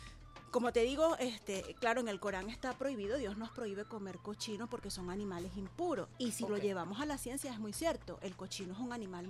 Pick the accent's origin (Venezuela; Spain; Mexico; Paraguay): Venezuela; soy musulmana y sobre todo también soy orgullosamente muy venezolana. Es decir, que soy una venezolana musulmana o una musulmana venezolana.